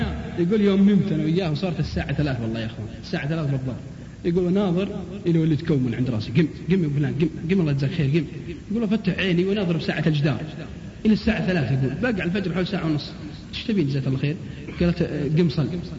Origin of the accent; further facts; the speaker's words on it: Al-Qassim, Saudi Arabia; شاب من عندنا بالقصيم